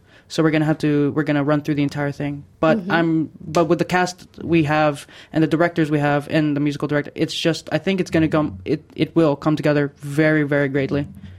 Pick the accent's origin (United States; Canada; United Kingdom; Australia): Australia; Blue Mountains, New South Wales; And yeah, growing up in the Blue Mountains, it's actually okay. It's just weird being isolated from, being apart from the Filipino community as well